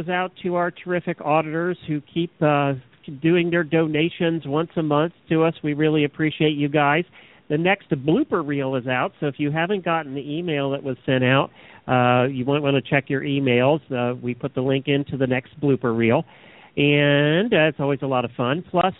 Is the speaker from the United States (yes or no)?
yes; Ocala, Florida, United States; from Ocala, Florida.